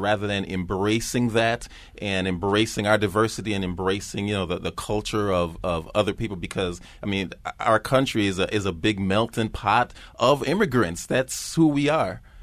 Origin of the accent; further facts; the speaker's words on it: Bronx, New York, United States; now in Rochester, United States; And I mean, I grew up in the Bronx, where there was, you know, when I was growing up, a lot of mostly blacks and Puerto Ricans.